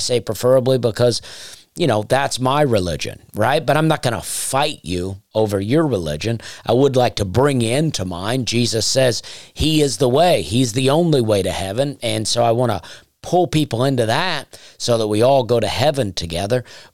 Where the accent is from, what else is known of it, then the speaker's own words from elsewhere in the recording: Opelika, Alabama, United States; And then you cross over to Opelika, my hometown, and you instantly can notice the difference.